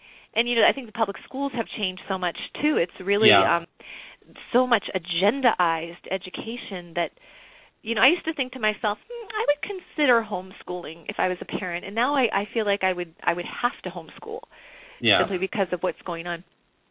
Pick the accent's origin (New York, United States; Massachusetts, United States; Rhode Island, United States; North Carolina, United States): Massachusetts, United States; Belmont; My home state, Massachusetts. You know what we're like, right? So, you know, and it was good, though. It was really good. I went to public schools, and I gained a lot of really wonderful stuff. Our little town was Belmont, Massachusetts